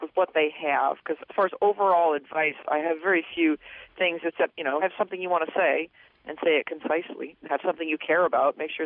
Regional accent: New Hampshire, United States; I'm a New Englander. I'm from New Hampshire. I'm very much a product of, you know, having grown up in the Northeast.

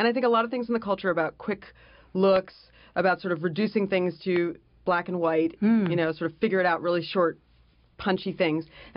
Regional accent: Los Angeles, California, United States; So I grew up in Los Angeles, and I always loved movies as well.

